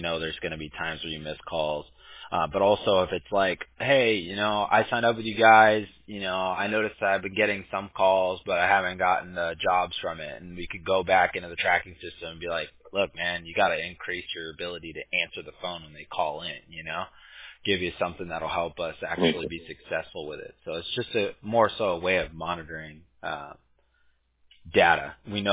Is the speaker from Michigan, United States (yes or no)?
no; California, United States; I grew up in Southern California, so grew up kind of really close to Disneyland.